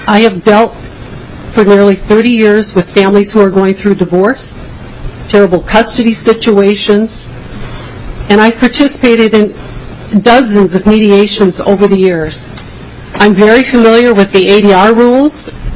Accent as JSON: {"language": "English", "region": "Minnesota", "country": "United States", "tie": "born or raised there", "lives_now": "Hennepin County, United States", "said": "I grew up in Dodge County, Minnesota. I'm here this morning as a proud farmer's daughter"}